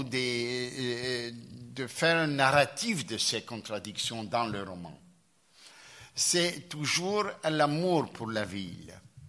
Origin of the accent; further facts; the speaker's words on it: Istanbul, Turkey; moved away as an adult; now in Athens, Greece; Moi, je ne suis pas un Athénien au sens strict parce que je suis né à Istanbul. J'ai fait mes études secondaires à Istanbul. J'ai quitté la ville quand j'avais 23 ans et je suis allé à Vienne. Et je suis venu à Athènes en 1964. Alors, je suis un émigré à Athènes.